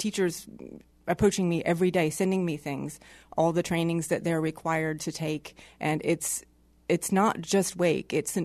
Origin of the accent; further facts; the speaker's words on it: Texas, United States; Well, started out up in, born and raised in Texas. I got my teaching certificate up in New Jersey.